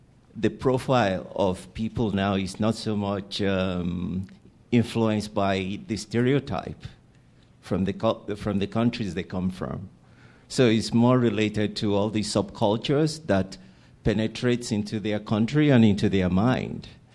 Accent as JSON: {"language": "English", "country": "Nigeria", "said": "I'm from Nigeria."}